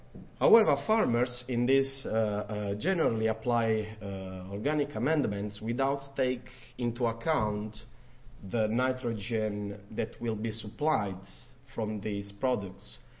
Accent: Italy; English is a second language; now in Brisbane, Australia; I came from Italy, but I study at Queensland University of Technology in Australia, Brisbane.

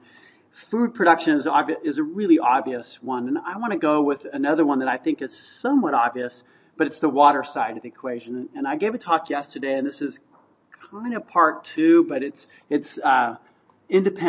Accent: California, United States; I'm from Northern California. I grew up in Northern California, so I think of Southern California as being really bad because they steal a lot of our water.

